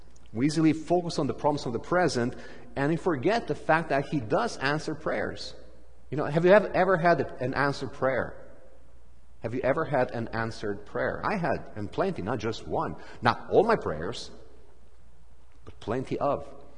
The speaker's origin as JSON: {"language": "English", "country": "Romania", "moved": "yes", "said": "I come from Romania, former communist country, and I lived 17 years after we switched from communism to democracy in Romania."}